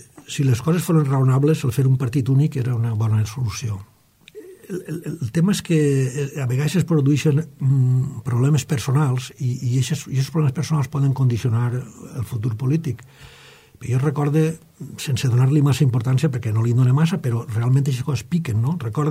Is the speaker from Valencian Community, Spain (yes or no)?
yes; Gandia, Valencian Community, Spain; que jo soc de Gandia